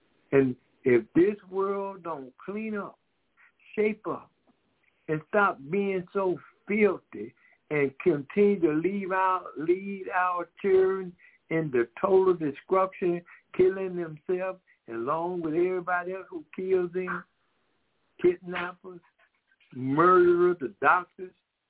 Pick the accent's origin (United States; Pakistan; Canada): United States; Decatur, Georgia; We got our brother … We are from Decatur, Georgia.